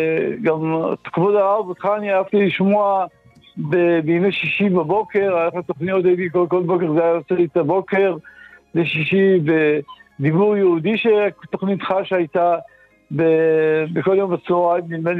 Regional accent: Central District, Israel; אני מהשרון, מהמרכז.

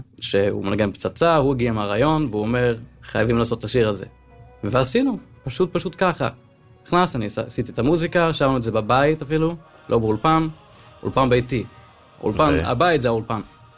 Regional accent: London, United Kingdom; Hebrew is a second language; also born or lived in United States; now in Israel; ונולדתי באמריקה, אמא שלי אמריקאי, אבא שלי מלונדון, גדלתי בלונדון, ועכשיו אני פה, אשתי מפה.

